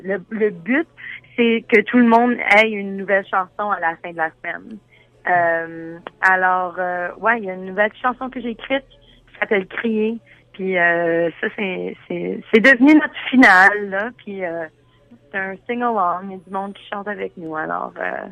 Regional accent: Cornwall, Ontario, Canada; born there; also born or lived in Australia; now in Toronto, Canada; J'étais dans des petits villages en Australie. Je suis née à Cornwall, qui est une petite ville.

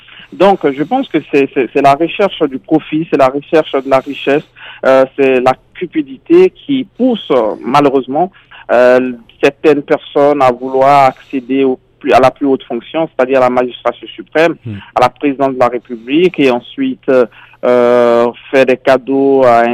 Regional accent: Côte d’Ivoire; Ben, je suis ivoirien, donc je me réfère à l'élection présidentielle de la Côte d'Ivoire en 2011.

